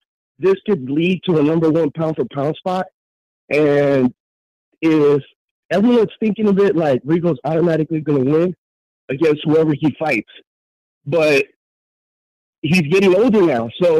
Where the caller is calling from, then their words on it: Anaheim, California, United States; I'm calling from Anaheim.